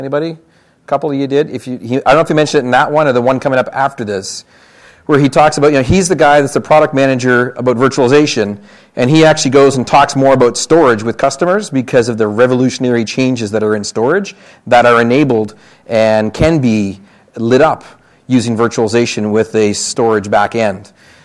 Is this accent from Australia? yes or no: no; Canada; now in United States; In case you can't tell from my accent, I'm Canadian, not American, Canadian. And I moved from Canada to the States